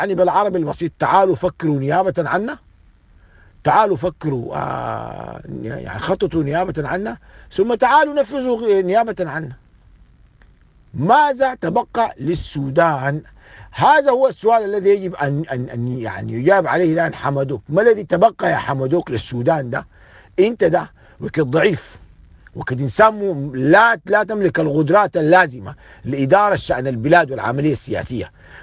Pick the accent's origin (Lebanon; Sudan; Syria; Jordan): Sudan; انا عندي كل الادوات كسوداني، كدولة سودانية